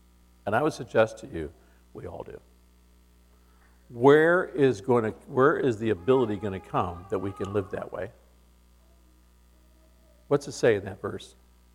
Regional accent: California, United States; I feel like I had an advantage in some ways for growing up in Southern California.

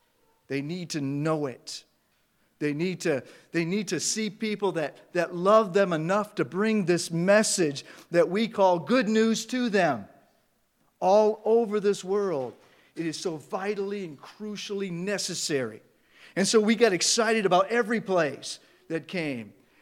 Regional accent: Maine, United States; And we're both originally from Maine, my wife

